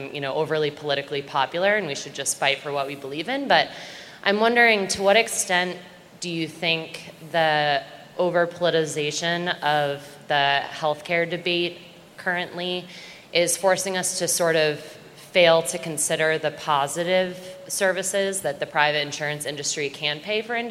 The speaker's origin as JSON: {"language": "English", "town": "Wellesley", "region": "Massachusetts", "country": "United States", "said": "I'm from Wellesley, Massachusetts."}